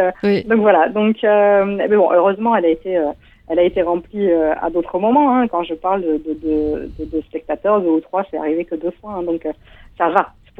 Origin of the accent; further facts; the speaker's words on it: Belgium; Je suis belge, ça s'entend ou pas?